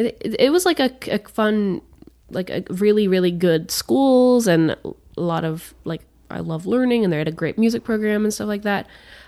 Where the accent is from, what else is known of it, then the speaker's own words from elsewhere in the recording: Boston, Massachusetts, United States; also born or lived in Kentucky; I grew up in Kentucky till I was 6, and then the rest of the time in Boston until college, or outside of Boston.